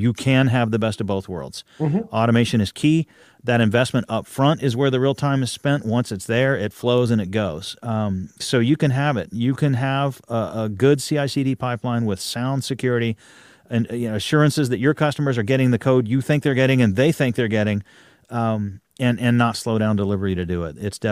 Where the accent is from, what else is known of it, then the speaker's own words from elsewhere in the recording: Texas, United States; it's not just because I'm a Texan